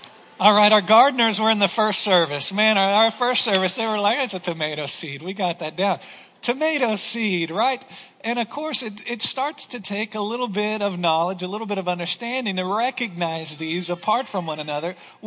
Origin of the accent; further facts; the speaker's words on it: Texas, United States; I love being a Texan too.